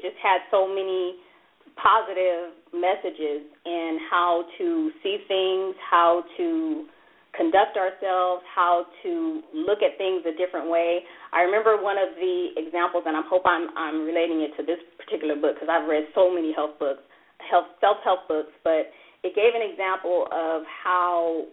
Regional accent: La Verne, California, United States; I grew up in Laverne.

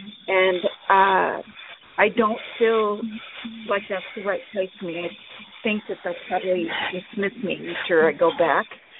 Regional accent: Sacramento, California, United States; I'm from Sacramento, California.

